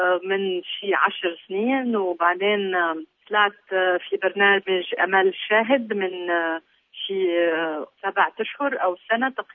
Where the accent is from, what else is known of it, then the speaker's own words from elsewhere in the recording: Jordan; يعني مبدئيا أنا فنانة من الأردن، بقدم الالترناتيف ميوزيك